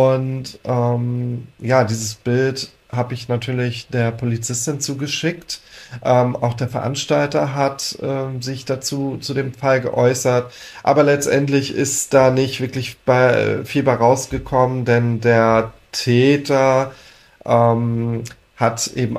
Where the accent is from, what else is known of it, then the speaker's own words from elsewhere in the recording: Husum, Schleswig-Holstein, Germany; Aber Husum ist ja meine Heimatstadt. Dort bin ich aufgewachsen als junges Mädchen.